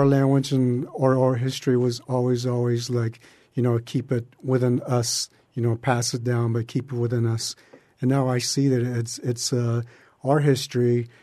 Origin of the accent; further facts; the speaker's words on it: Big Cypress Seminole Indian Reservation, Florida, United States; I'm from Big Cypress Seminole Indian Reservation. We have a private school, and they have culture program.